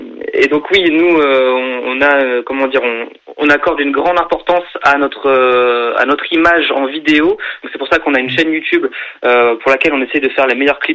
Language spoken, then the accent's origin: French; Caen, Normandy, France; C'est ça, on vient bien de Normandie, de Caen.